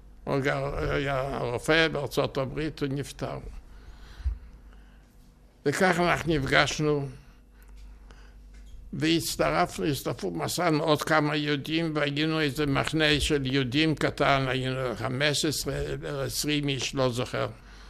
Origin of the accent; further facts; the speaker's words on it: Ostroh, Rivne Oblast, Ukraine; now in Israel; נולדתי באוסטרוג. אני נולדתי ב-1922 ביר אוסטרוג, שהייתה פולין, לבית ציוני.